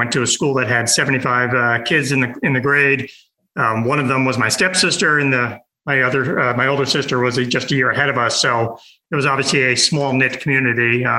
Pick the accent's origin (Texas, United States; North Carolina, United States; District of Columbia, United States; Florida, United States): District of Columbia, United States; Washington; I'm from Washington, D.C. I've got a younger brother and two stepsisters who are essentially my age.